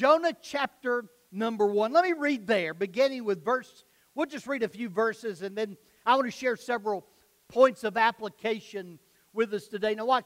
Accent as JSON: {"language": "English", "region": "Alabama", "country": "United States", "said": "I'm from Alabama, okay? I know you can already pick up on my northern accent."}